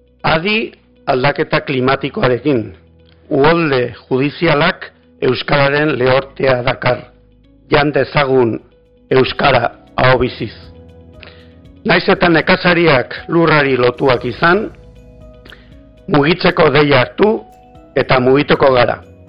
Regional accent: Navarre, Spain; eta Nafarroatik nator.

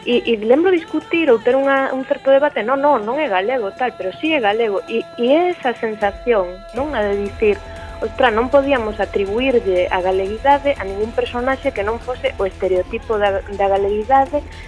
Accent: Galicia, Spain; O sea, somos ás veces o que os demais agardan que nos sexamos sendo galegos, non?

